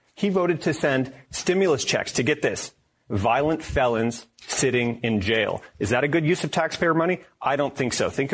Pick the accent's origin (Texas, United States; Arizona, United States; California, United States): Arizona, United States; My wife, Catherine, and I grew up right here in Arizona. We're raising our three little boys here now.